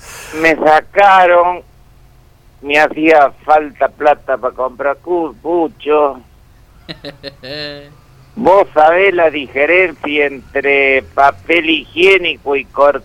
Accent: Colazo, Córdoba, Argentina; born there; Yo nací en Colazo, es un pueblo que ahora debe tener... no llega a 2.000 habitantes, está cerca de Oliva, y yo nací ahí

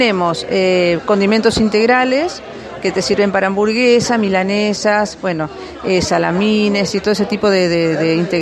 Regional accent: Córdoba, Argentina; Somos del sur de la provincia de Córdoba

